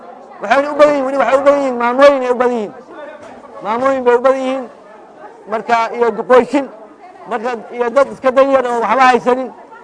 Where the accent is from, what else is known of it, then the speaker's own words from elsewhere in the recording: Wajir, Wajir County, Kenya; waxaan ka imaaday wajeer